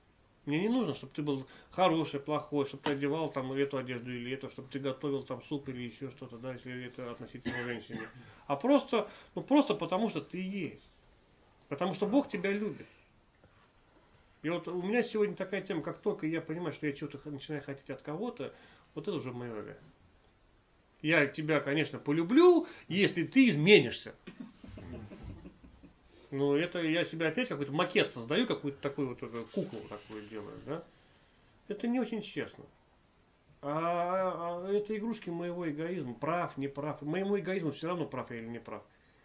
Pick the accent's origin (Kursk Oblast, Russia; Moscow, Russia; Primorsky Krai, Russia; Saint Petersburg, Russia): Moscow, Russia; вы знаете, я вот из Москвы